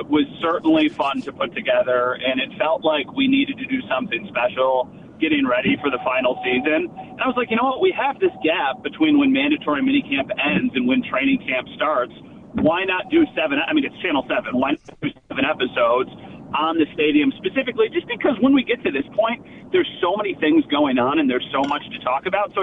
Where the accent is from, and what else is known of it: New York, United States